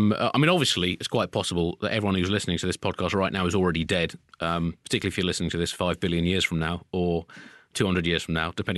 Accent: United Kingdom; If I had to prove that I'm British, well, I don't know. I mean, obviously, if you cut me, I bleed red, white and blue

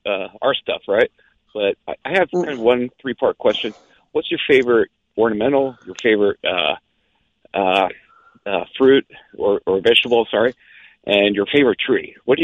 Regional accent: Pennsylvania, United States; Well, originally, I'm from Pennsylvania. My grandfather immigrated from Italy

